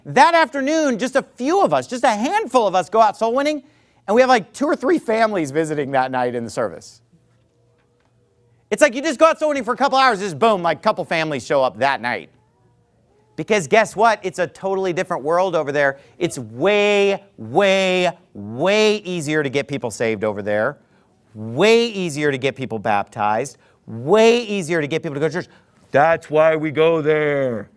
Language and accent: English; United States; Because I'm a white American, and when I go to Africa, I'm an instant rock star for two reasons.